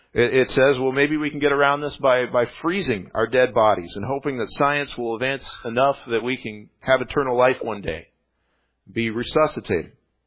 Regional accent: Texas, United States; also born or lived in Tennessee; I went to college in Tennessee, and my hometown was in Texas

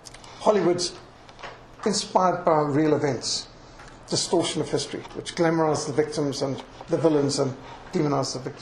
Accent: Zimbabwe; Zimbabwe, my country where I grew up in Rhodesia

